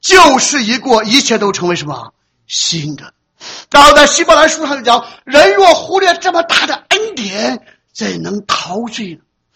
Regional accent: Shandong, China; accent: Shandong; 我们山东话，人是什么？人就是土人

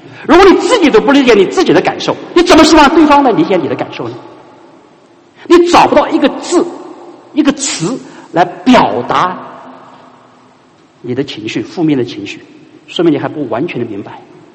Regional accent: China; now in United States; 那我爸我妈就是我们中国人一般的喊岳父岳母婆婆公公都喊爸喊妈哈

